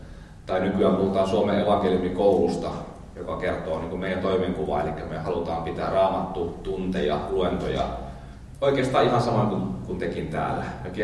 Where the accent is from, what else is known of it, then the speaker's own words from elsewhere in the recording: Kangasniemi, South Savo, Finland; Mä oon Kangasniemeltä.